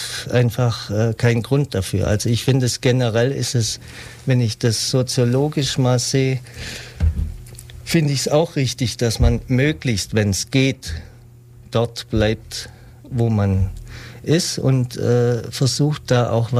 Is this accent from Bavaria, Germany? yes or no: yes; Neu-Ulm, Bavaria, Germany; ich bin jetzt eher auf der Neu-Ulmer Seite aufgewachsen